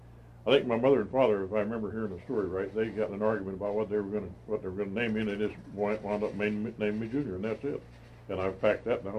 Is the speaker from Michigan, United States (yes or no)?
no; Decatur, Illinois, United States; I was raised pretty much in Decatur, Illinois. And even though it was a pretty good-sized city, we did not have any baseball